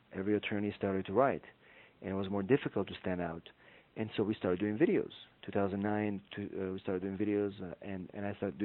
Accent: Israel; moved away as an adult; now in United States; I'm originally from Israel, so I came to the United States to pursue my my LLM

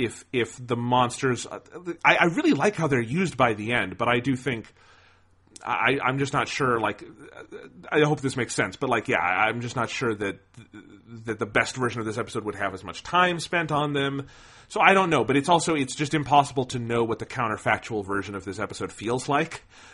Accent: United States; I'm not African American, but as an American, I could at least say this is all wrong.

